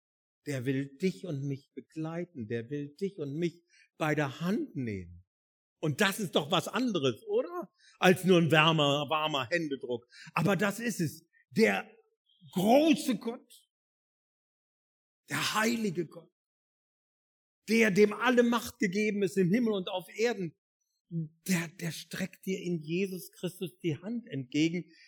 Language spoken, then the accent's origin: German; Northern Germany, Germany; Als Norddeutscher, ich bin ja entsetzt gewesen, als ich nach Süddeutschland kam